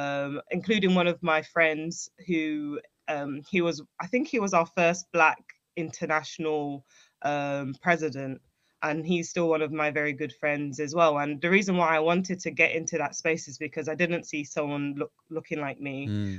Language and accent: English; Hackney, London, United Kingdom; also born or lived in Walthamstow; I was born in Hackney, very diverse place.